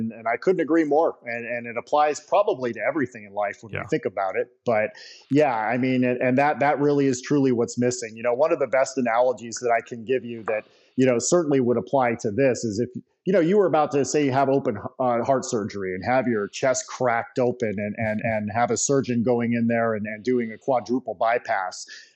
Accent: Nevada, United States; Nevada State Post here, you know, my home state, only requires a department to have their cops qualify twice per year.

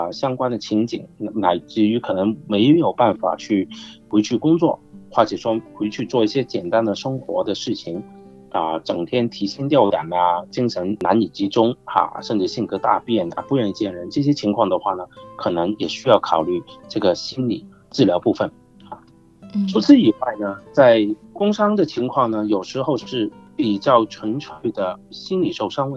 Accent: China; now in Australia; 比如说我们中国人我们会觉得这个我觉得领导对我不公道

